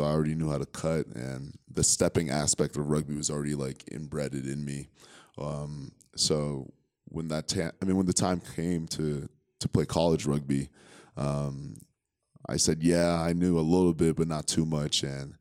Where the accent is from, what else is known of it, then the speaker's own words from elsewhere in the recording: New Hampshire, United States; growing up in New Hampshire, one of my buddies, Jonah Mosier, he grew up near Amaskeg, New Hampshire